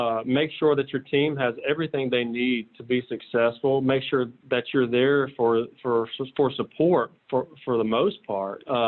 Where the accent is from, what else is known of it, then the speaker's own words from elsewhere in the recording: Florida, United States; But I come from Central Florida. I started my career over at Lake Wales Medical Center in Central Florida